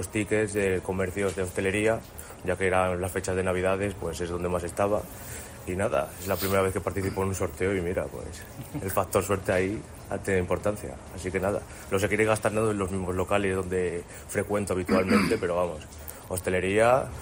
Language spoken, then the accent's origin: Spanish; Zamora, Castile and León, Spain; Sí, soy de Zamora.